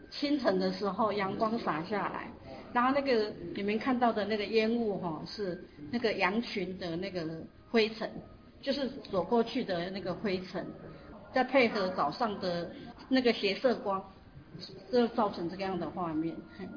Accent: Taiwan; 我来自台湾，

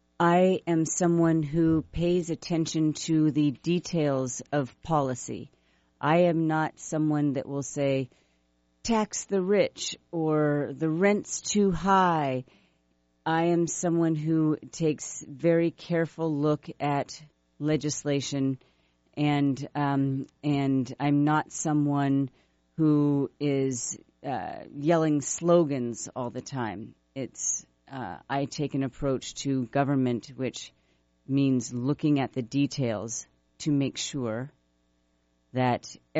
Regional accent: Sacramento, California, United States; Okay, I have one sister. Who is 3 years younger than me, and we grew up in Sacramento, but my dad's parents lived in San Francisco, and that was very close, 90 minutes away.

